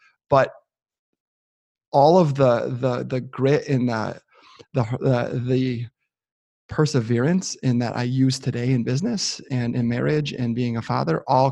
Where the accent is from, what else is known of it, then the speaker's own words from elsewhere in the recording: Michigan, United States; So I'm 33 years old. I born and raised in Southeast Michigan, just north of Detroit.